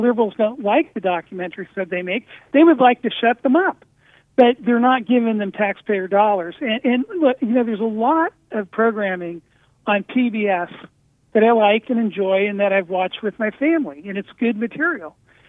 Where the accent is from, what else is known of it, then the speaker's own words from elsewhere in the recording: San Francisco, California, United States; there was a documentary production company based in my hometown of San Francisco